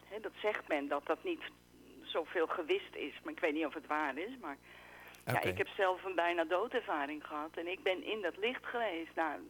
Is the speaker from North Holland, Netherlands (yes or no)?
no; Friesland, Netherlands; En ik ben in Friesland opgegroeid.